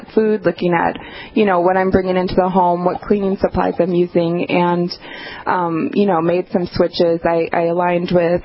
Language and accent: English; Colorado, United States; So I grew up with my older sister, Sheila, and my dad, and we grew up outside of in Colorado, outside of Denver, Boulder area.